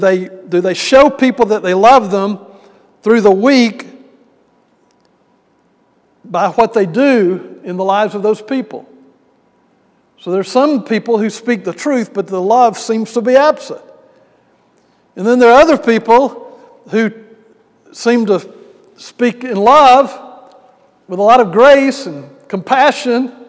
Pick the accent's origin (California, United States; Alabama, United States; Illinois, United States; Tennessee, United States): Alabama, United States; Birmingham; I was going to start the work in May after graduation, and had a chance to go home to Birmingham.